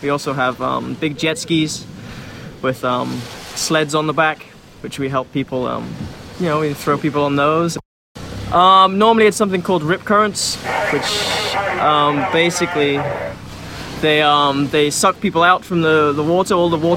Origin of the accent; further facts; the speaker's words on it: England, United Kingdom; moved away as an adult; now in Miami Beach, United States; I'm a lifeguard on Miami Beach. Yeah, I came over from England and I got married